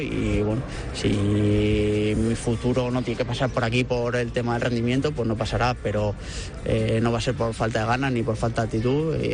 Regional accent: Alicante, Valencian Community, Spain; Soy alicantino, soy peregrino, mi familia también, y es un día espectacular para mí y para toda mi familia, y poder vivirlo aquí en casa es muy especial, porque desde los 18 años me fui fuera y volví a los 30

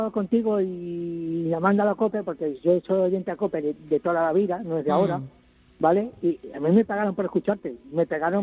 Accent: Barcelona, Catalonia, Spain; now in Lleida, Spain; Yo nací en Barcelona. De hecho, me crié en Vila de Tana, en una calle que se llama la calle Carré. Esta es mi zona, por la calle Princesa. Yo vivo en Lérida.

